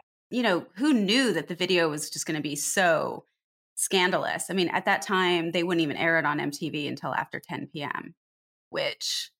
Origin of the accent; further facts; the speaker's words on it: Pomona, California, United States; also born or lived in Riverside; I grew up in Pomona and Riverside. I went to school at UCLA.